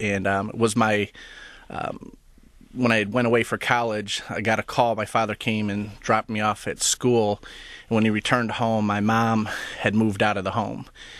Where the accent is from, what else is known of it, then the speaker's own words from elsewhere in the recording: Illinois, United States; I hear that even to this day when I go back to Illinois and visit my hometown, people go, "You're a pastor?"